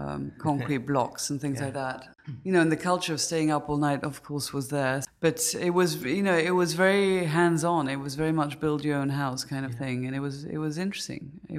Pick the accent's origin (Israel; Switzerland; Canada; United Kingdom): Switzerland; also born or lived in United States; I've got an Austrian father, a German mother, and a British passport. And I grew up in Switzerland.